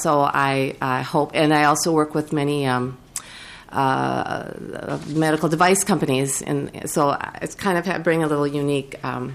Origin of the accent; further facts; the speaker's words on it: Watertown, Minnesota, United States; I'm a veterinarian from Watertown, Minnesota.